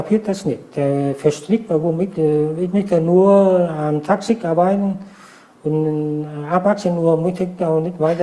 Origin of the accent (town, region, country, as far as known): Vietnam; now in Germany